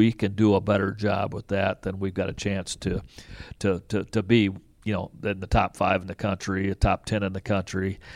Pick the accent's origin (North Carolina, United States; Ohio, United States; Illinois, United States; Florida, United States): Illinois, United States; Charleston; now in Warrensburg, United States; I grew up in Charleston, Illinois, where Eastern Illinois University is at, and it's such a similar size town and school as Warrensburg. And so I loved growing up in a college town, and I love living in a college town.